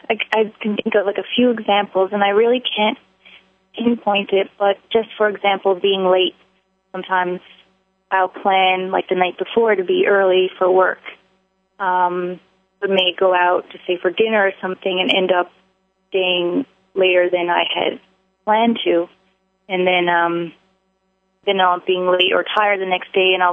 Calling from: New York City, New York, United States; I'm calling from New York.

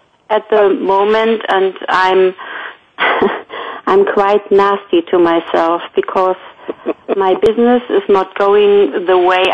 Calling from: Hamburg, Germany; From Hamburg.

